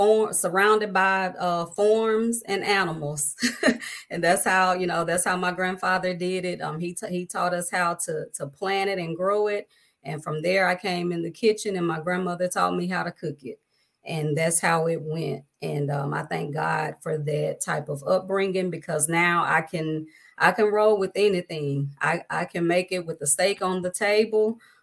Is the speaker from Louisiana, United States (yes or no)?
yes; Louisiana, United States; I am originally from Shoudrant, Louisiana. That's where I was born and reared by my grandparents, along with my mom.